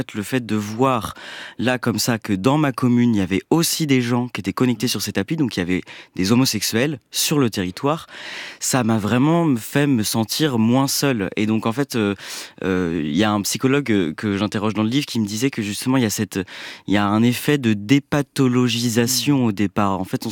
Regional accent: Pays de la Loire, France; en milieu rural, parce que je viens de Vendée, dans un petit lycée de 600 élèves

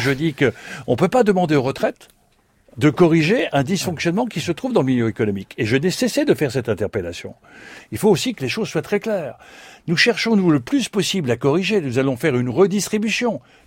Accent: France; chez nous en France

